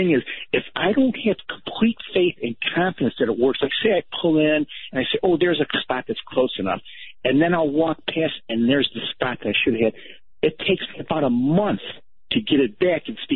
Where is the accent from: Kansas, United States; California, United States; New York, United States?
New York, United States; Rochester; I'm from Rochester, New York, and I listen on TuneIn.